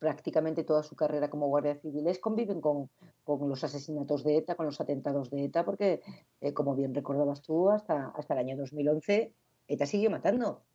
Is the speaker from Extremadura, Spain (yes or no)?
yes; Badajoz, Extremadura, Spain; moved away; del barrio de San Roque de Badajoz, que es de donde yo soy, donde me crié, sí.